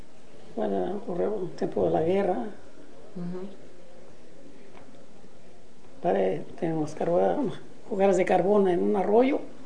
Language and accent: Spanish; Uxlán, Zacatecas, Mexico; born there; Nací en Uxlán, Zacatecas.